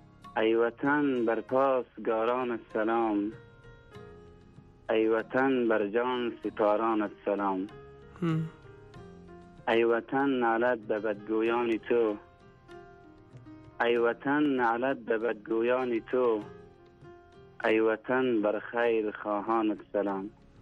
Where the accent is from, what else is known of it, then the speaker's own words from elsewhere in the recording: Badakhshan, Afghanistan; now in Kabul, Afghanistan; از کابل هستم، باشنده بدخشان هستم.